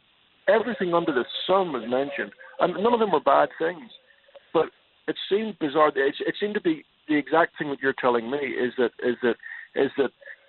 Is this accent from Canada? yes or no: no; Ireland; now in United States; No, I'm not. I'm from Ireland.